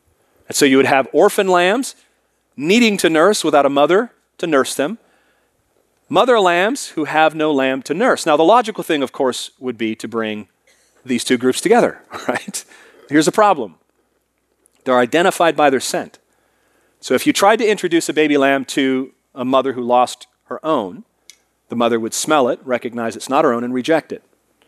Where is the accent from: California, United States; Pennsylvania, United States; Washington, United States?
Washington, United States; Seattle; born there; strong Iowa roots, even though I was born in Seattle.